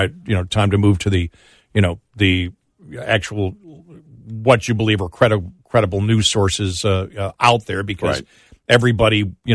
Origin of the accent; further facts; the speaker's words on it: Buffalo, New York, United States; everybody knows I'm from Buffalo and a fan.